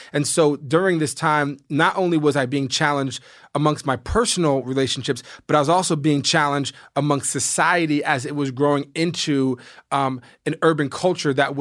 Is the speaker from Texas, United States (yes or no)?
no; New York, United States; And as a white kid growing up in New York, it was voyeuristic at first, right?